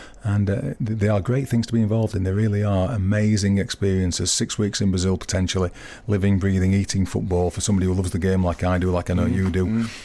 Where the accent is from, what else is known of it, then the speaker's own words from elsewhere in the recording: England, United Kingdom; I suppose being English makes that ambition quite difficult to achieve